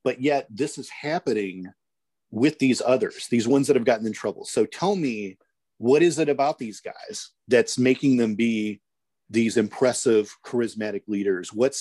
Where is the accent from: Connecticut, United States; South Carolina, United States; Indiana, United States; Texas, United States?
Indiana, United States; I'm from Indiana.